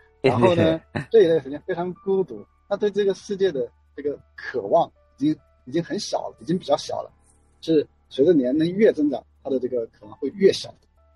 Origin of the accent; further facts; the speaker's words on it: China; 那我们中国人传统的想法就是死了就没了，对吧？